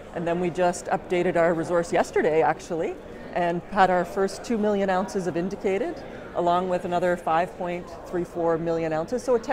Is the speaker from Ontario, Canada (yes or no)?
no; Yukon, Canada; and I grew up in the Yukon.